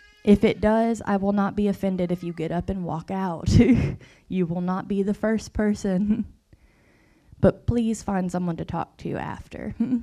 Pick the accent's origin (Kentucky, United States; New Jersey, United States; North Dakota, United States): Kentucky, United States; The reality is I grew up in Kentucky, I'm from Kentucky, but I could spend the next 4 hours talking to you all and I will never be from Vanceburg.